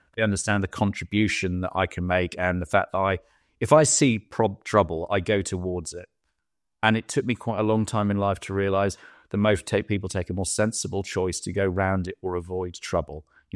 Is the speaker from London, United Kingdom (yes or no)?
yes; London, United Kingdom; I'm very interested in the world, but I am a Londoner. I'm proud to be a Londoner.